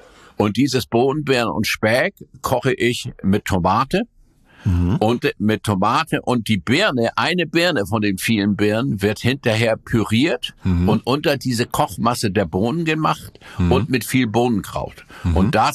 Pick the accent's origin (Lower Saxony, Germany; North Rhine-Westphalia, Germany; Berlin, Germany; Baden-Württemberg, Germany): Lower Saxony, Germany; Stadersand; Also ich bin an der Elbe geboren, in Stadersand, beziehungsweise Stadersand-Brunshausen.